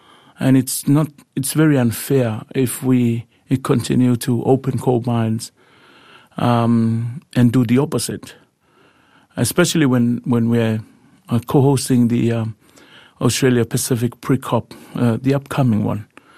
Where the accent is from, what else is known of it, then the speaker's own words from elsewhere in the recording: Tuvalu; I was born and raised in Tuvalu and still in Tuvalu